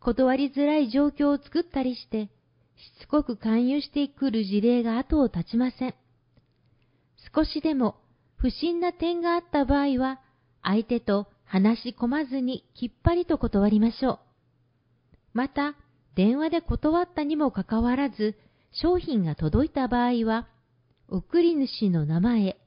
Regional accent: Malaysia; 私の出身地であるマレーシアでもお祝いします。

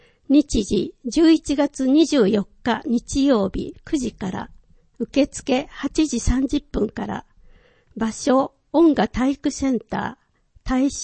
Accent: Nepal; Japanese is a second language; この公園は私の母国、ネパール北東部の山岳地帯にあり、

